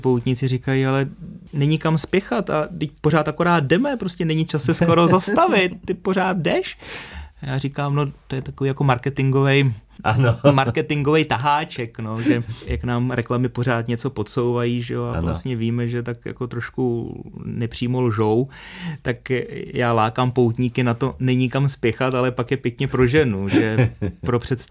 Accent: Dvůr Králové nad Labem, Hradec Králové Region, Czechia; v roce 2013 jsem vyrazil ze Dvora Králové z domova na Velehrad

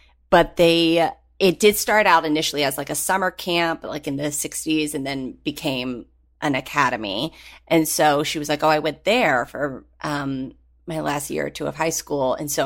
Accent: Galax, Virginia, United States; So I grew up in Galax and was desperate to somehow find my way into acting.

